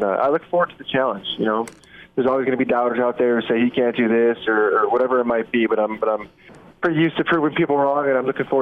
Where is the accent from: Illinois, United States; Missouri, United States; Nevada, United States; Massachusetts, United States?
Illinois, United States; Chicago; Growing up in the Chicago area, I knew Coach Fitzgerald really well